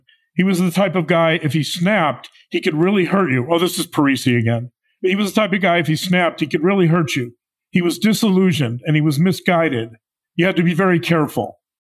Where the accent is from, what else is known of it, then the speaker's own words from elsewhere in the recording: Chicago, Illinois, United States; So I went to college on the East Coast and, you know, I fell in love with New York pizza, even though I was from Chicago.